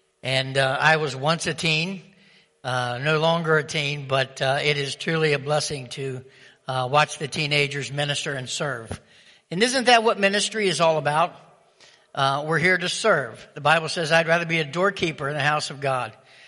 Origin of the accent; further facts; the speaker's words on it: West Virginia, United States; And it was like, even though I'm from West Virginia, I really didn't think I had done anything.